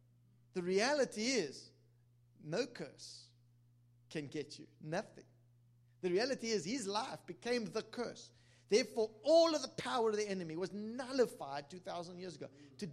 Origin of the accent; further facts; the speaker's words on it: South Africa; I was in a hotel in South Africa. I was flown down to be on TBN in my hometown.